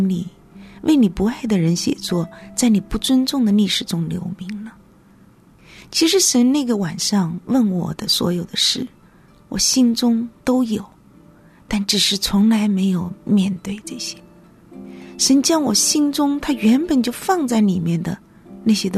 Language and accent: Chinese; China; moved away as an adult; now in United States; 当我从中国来到美国的时候，是因为厌倦了北京的生活